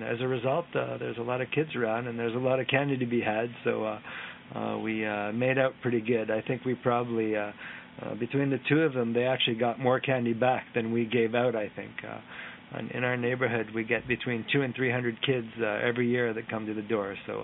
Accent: East Coast, United States; I grew up on the East Coast, so I'm more of a fish person myself.

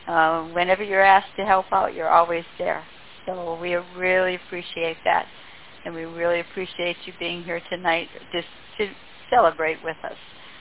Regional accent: Michigan, United States; moved away; I am from Michigan, so I know the area well. And I have lived in Florida since 2006, but my son and his family still live up way up in Kalkaska, Michigan.

